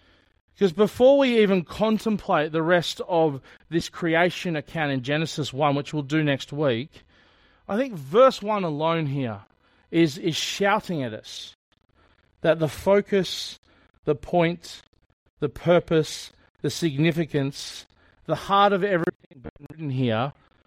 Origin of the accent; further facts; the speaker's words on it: New South Wales, Australia; Growing up in New South Wales on the south coast, you'd often look out across the ocean and think, how far is it to New Zealand?